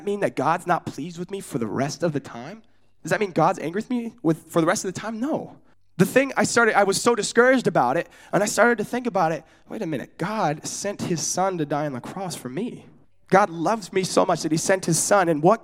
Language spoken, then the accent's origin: English; Oregon, United States; also born or lived in Sacramento, United States; I was born in Sacramento, California. We were raised there for like 4 years, okay? And then we moved to Oregon. But every summer, we were back to California.